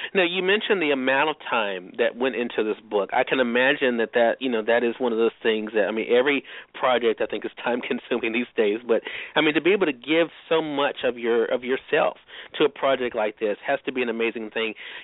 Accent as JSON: {"language": "English", "region": "Mississippi", "country": "United States", "tie": "born or raised there", "said": "but also on the radio dial in my home state of Mississippi, WYED 94.1 FM."}